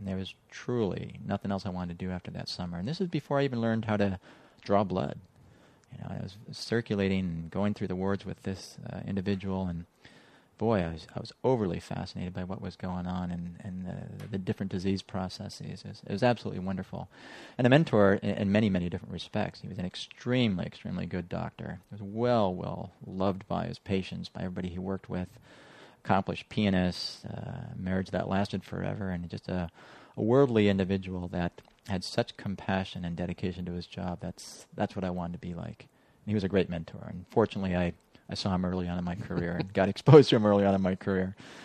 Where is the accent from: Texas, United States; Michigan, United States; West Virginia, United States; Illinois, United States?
Michigan, United States; Detroit; growing up in Detroit was interesting in that his experience at Ford Motor Company. I worked at a brass factory for most of my high school, a place called Anaconda Brass and Steel